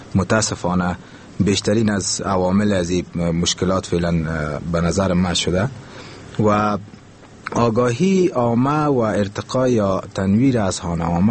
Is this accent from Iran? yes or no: no; Afghanistan; ما اول یک افغان هستیم